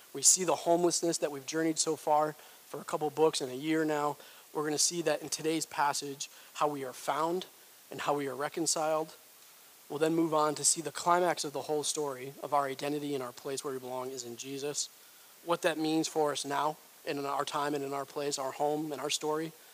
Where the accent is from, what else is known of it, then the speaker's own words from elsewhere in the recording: New York, United States; I grew up in New York. I'm a Red Sox fan. Grew up in New York because my family's from Western Massachusetts originally.